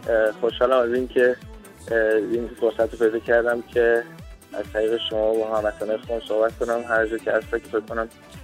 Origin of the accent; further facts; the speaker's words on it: Sweden; also born or lived in Iran / United States / Dubai; now in Los Angeles, United States; و توی ایران به دنیا اومدم، سوئد بزرگ شدم، بعد دیگه جوانیم هم توی آمریکا بودم و توی این 3-4 سال اخیرم که دبی زندگی کردم.